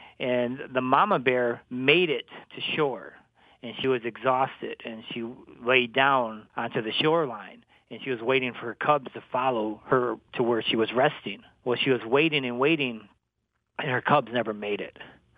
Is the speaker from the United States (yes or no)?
yes; Cross Village, Michigan, United States; Well, I can tell you the story that was related to me as a child growing up in Cross Village.